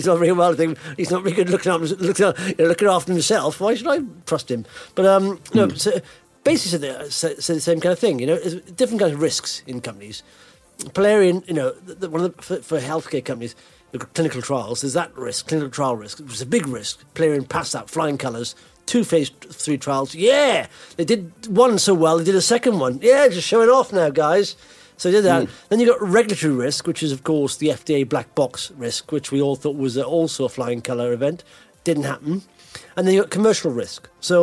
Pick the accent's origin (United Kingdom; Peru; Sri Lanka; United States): United Kingdom; Wales; now in England, United Kingdom; I'm from Wales. I live in England.